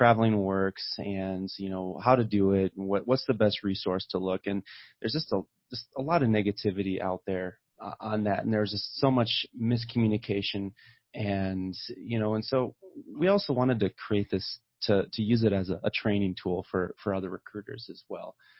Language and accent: English; South Dakota, United States; now in Colorado, United States; I grew up in South Dakota